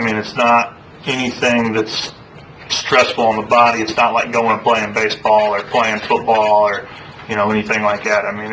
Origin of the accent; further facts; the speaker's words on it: Winchester, Indiana, United States; I'm from Winchester, but I've spent more time in the Union City Park this year than I've ever spent in my life